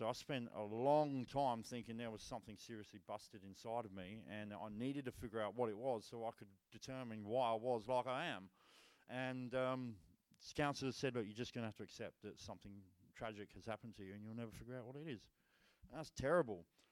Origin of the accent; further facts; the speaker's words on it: England, United Kingdom; So, I come from England. I'm a very sheltered kid, very shy, very quiet.